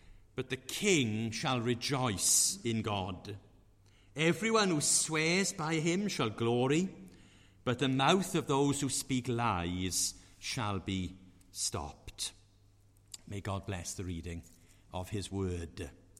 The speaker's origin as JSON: {"language": "English", "town": "Aberdare", "region": "Wales", "country": "United Kingdom", "lives_now": "Carmarthen, United Kingdom", "said": "I live in Carmarthen, but I always like to say that I live in Carmarthen and I'm from Aberdare."}